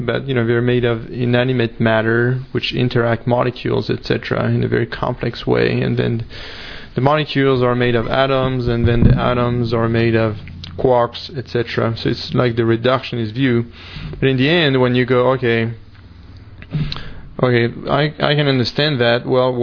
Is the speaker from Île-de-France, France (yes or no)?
yes; Paris, Île-de-France, France; now in United States; I'm from Paris, mm-hmm. originally, even though I've been in the U.S. for 15 years now.